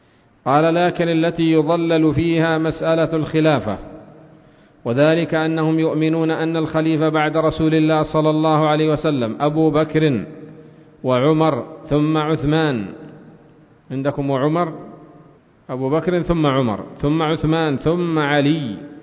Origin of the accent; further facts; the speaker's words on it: Sanaa, Yemen; نحن ما عندنا بيت المقدس، نحن عندنا في صنعاء كانت الكعبة اليمانية